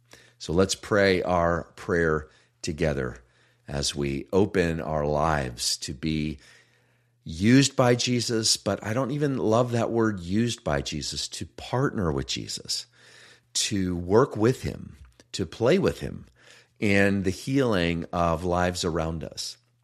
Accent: Pennsylvania, United States; it happened not far from my hometown in Pennsylvania.

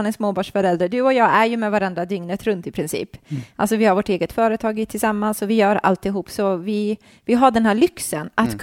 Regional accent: Fisksätra, Stockholm County, Sweden; Men sen är jag uppvuxen i den här Fiskis som hon brukar referera

